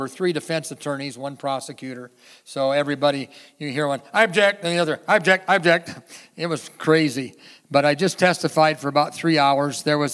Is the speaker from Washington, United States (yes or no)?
yes; Forks, Washington, United States; And grew up in Forks, Washington, a logging community very similar to here, really.